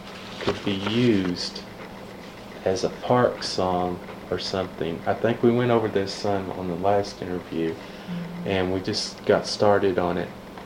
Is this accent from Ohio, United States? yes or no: yes; Dayton, Ohio, United States; born there; No, I was born in Dayton, Ohio.